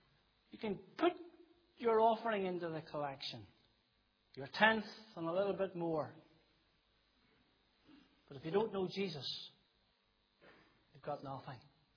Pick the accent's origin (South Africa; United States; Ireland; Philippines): Ireland; But we're conservative Baptists, aren't we? We're Irish Baptists. We don't shout hallelujah.